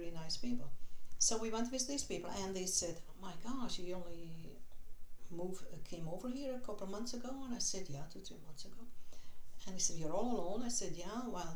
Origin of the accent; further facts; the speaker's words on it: Flanders, Belgium; first language Flemish; English is a second language; Yeah, and he was just the other way. He couldn't speak Flemish too well, you know, my language